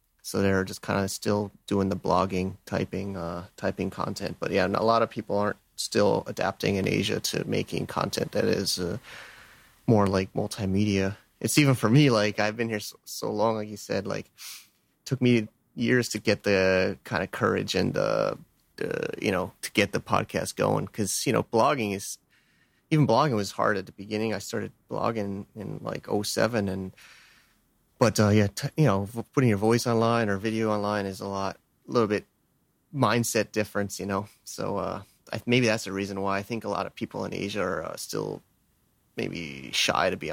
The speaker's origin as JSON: {"language": "English", "region": "Connecticut", "country": "United States", "tie": "born or raised there", "lives_now": "New York City, United States", "said": "I'm from born and raised in Connecticut, and I went to school at Stevens Tech in New Jersey"}